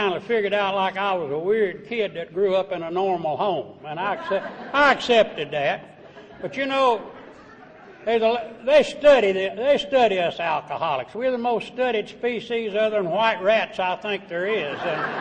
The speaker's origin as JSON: {"language": "English", "region": "Virginia", "country": "United States", "said": "I'm a hillbilly. And I come from the Appalachian Mountains of Virginia. I was born right in the middle of the Depression, and I'm the only son of a hillbilly school teacher."}